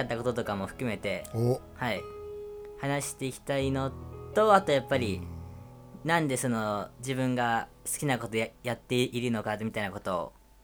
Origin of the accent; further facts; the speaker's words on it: Tottori, Japan; now in Osaka, Japan; 今年齢が19歳でございまして、うん、出身は鳥取県の方なんですけども、今大阪の方に引っ越してきて